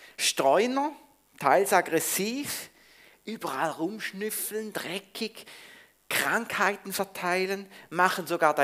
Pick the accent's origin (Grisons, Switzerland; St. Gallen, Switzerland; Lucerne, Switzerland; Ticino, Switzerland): St. Gallen, Switzerland; Ich komme aus St. Gallen, aus der Stami, auch ein FCG